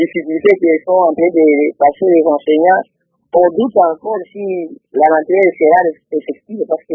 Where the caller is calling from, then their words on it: Lubumbashi, Haut-Katanga, DR Congo; Oui, bon, chez nous à Lubumbashi, on est en train de forcer au moins de préparer quelque chose pour nos enfants.